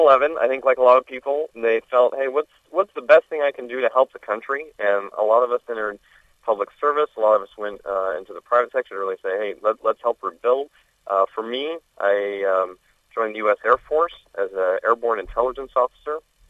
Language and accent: English; Altoona, Iowa, United States; I grew up in Altoona.